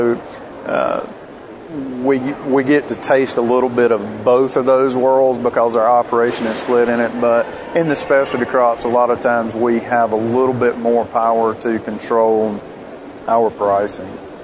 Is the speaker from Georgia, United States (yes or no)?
yes; Georgia, United States; All right, I'm from West Central Georgia. I live about an hour south of Atlanta.